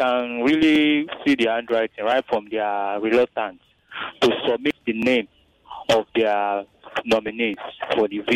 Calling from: Apapa, Lagos, Nigeria; Hello from Apapa.

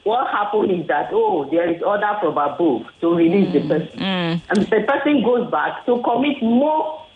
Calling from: Ogun, Nigeria; calling from Ogun State.

